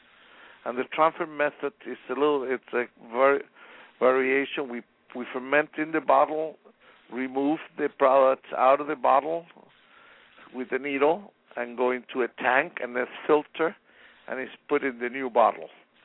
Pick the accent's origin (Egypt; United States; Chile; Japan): Chile; Yes, I'm originally from Chile, so we have winery in Chile.